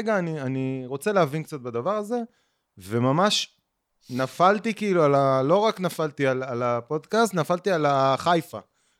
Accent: Haifa, Haifa District, Israel; also born or lived in Nesher; גדלתי בחיפה, כאילו גדלתי בנשר, אחרי זה בחיפה

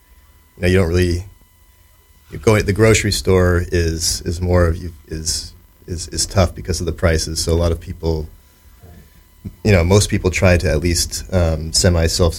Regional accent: Nome, Alaska, United States; I'm from originally from Nome, Alaska.

